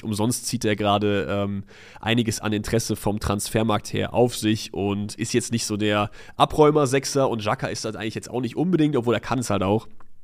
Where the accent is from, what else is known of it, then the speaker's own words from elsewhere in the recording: Troisdorf, North Rhine-Westphalia, Germany; ich komme aus Troisdorf